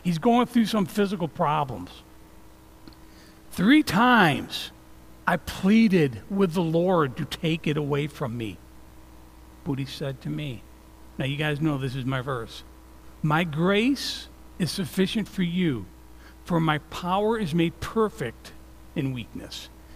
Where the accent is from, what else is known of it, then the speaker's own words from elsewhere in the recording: Morrisville, New York, United States; I'm from Morrisville, New York, and in the 70s, a bunch of young people moved to Alaska.